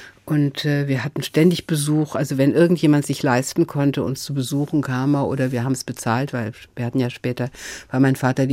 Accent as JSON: {"language": "German", "town": "Cologne", "region": "North Rhine-Westphalia", "country": "Germany", "tie": "born there", "said": "Also erstmal bin ich geboren in Köln"}